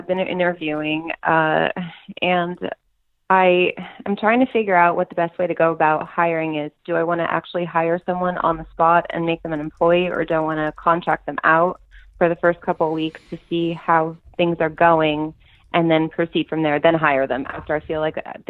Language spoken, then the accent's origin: English; Pennsylvania, United States; also born or lived in Virginia; So my husband and I moved here from Virginia to back to Pennsylvania to be closer to home to parents, because we had a one-year-old son at the time.